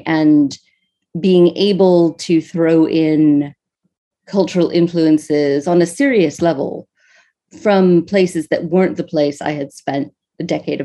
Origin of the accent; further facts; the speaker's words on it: United States; So for my various sins, I am an American.